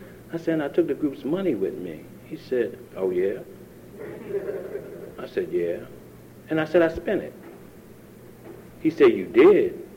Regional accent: Philadelphia, Pennsylvania, United States; And I'm from Philadelphia, right? And I used to run up and down the road and go home.

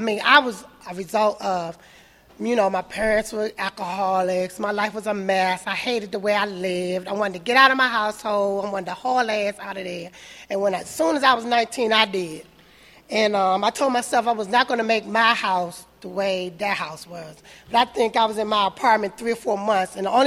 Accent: Landover, Maryland, United States; when I lived in Kentland. I'm from Landover

